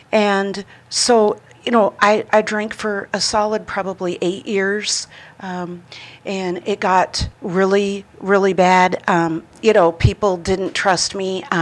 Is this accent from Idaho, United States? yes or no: yes; Priest River, Idaho, United States; So I grew up in Priest River, Idaho, which is about 3 hours north of Moscow. And my dad's whole side of the family is up there. And so it was a real small town.